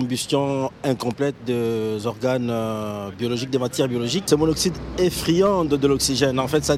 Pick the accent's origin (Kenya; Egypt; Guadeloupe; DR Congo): DR Congo; En Afrique, chez moi, en RDC